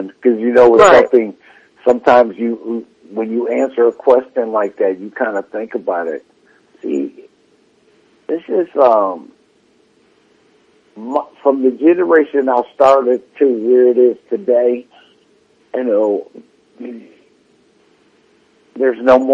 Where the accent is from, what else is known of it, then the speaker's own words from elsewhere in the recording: New York, United States; So I'm outspoken. I am. I'm a New Yorker. I am outspoken.